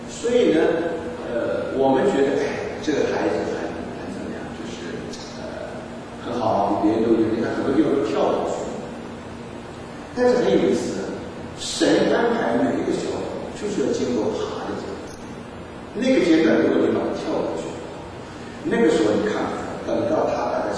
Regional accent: Taiwan; 所以我觉得我是台湾人啊

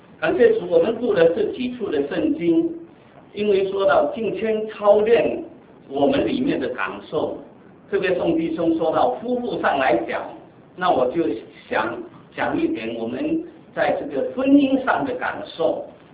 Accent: Guangdong, China; 不是我们广东人说是好像是说什么开来开的

